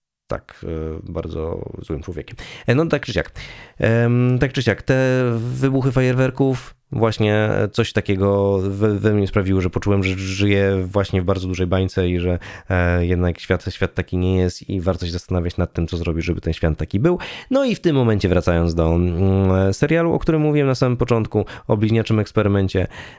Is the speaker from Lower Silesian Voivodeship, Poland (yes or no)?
no; Łeba, Pomeranian Voivodeship, Poland; ja mieszkałem w małej miejscowości, w Łebie, wychowywałem się w Łebie, to tam niecałe 4000 mieszkańców, latem trochę więcej.